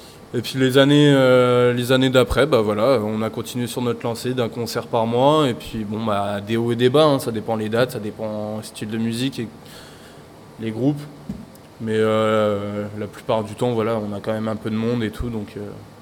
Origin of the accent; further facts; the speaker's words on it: Semur-en-Auxois, Bourgogne-Franche-Comté, France; moi, je suis plutôt dans ton coin, en fait. À la base, je suis de Semur-en-Auxois.